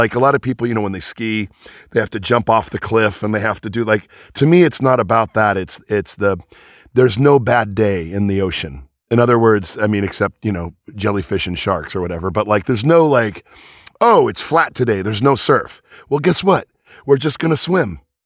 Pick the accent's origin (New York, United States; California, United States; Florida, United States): California, United States; Venice; I'm a Venice boy. I grew up in California where water is scarce.